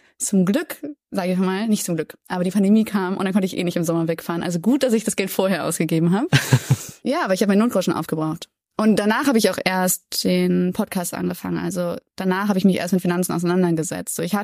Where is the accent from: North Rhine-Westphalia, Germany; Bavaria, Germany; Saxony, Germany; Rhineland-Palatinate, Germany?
North Rhine-Westphalia, Germany; Cologne; Ich weiß nicht, du wohnst in Köln, ich komme aus Köln.